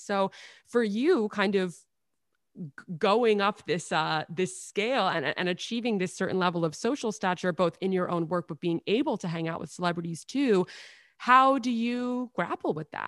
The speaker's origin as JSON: {"language": "English", "town": "New York City", "region": "New York", "country": "United States", "tie": "born or raised there", "said": "I grew up in New York City. A lot of my friends' parents were famous. I went to private school."}